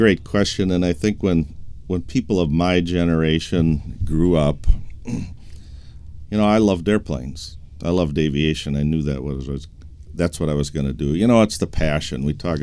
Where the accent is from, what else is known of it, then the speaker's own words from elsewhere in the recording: Minnesota, United States; The last student group I talked with was at in my home state in Minnesota